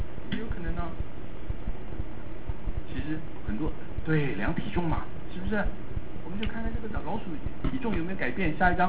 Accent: China; 其实我们中国人从来没有很认真的去研究它而已

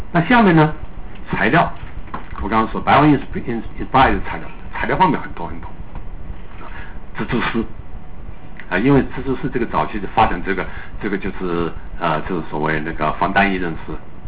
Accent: Sichuan, China; 因为我是在四川长大的，所以我对那些也有我的看法。

